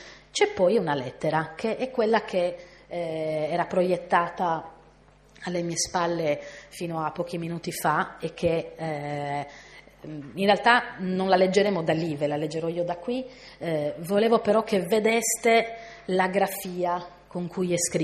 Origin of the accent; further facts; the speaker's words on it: Cabras, Sardinia, Italy; Io vengo da Cabras